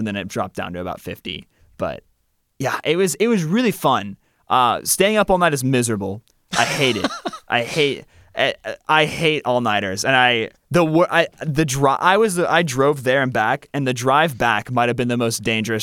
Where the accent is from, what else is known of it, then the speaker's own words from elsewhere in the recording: Louisville, Kentucky, United States; I grew up in Louisville, so I've grown up going to Kings Island my whole life.